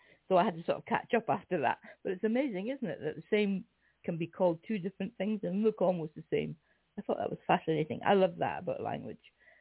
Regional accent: Scotland, United Kingdom; My only problem, of course, is being Scottish.

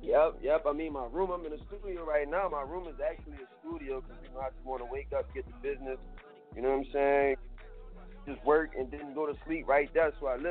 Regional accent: New Orleans, Louisiana, United States; We're from New Orleans, so, you know, we grew up off a lot

